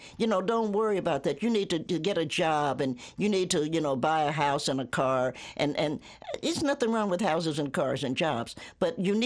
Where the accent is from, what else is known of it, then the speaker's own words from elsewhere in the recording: Ohio, United States; also born or lived in Tennessee; I'm a Tennessean by birth, but I grew up in Ohio.